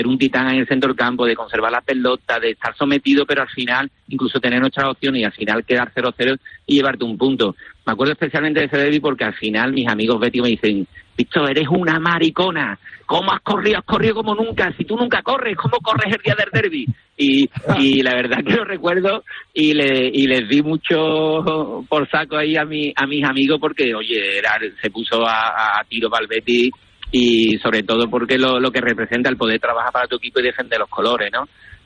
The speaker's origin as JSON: {"language": "Spanish", "town": "Morón", "region": "Andalusia", "country": "Spain", "said": "yo lo celebré en mi pueblo, en Morón"}